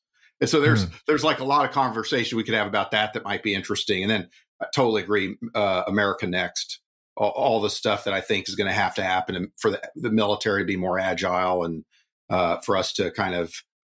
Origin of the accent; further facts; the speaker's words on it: Oklahoma, United States; born there; Oh, I was born in Oklahoma, but moved all around because my dad was an IBMer